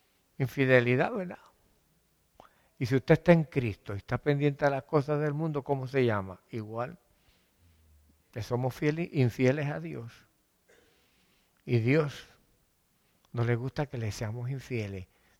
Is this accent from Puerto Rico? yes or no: yes; Caguas, Puerto Rico; now in United States; cada vez que paso por ese sitio, que no es aquí en Estados Unidos, es mi pueblo, ¿verdad? La capital del mundo. Si no lo sabían, Caguas es la capital.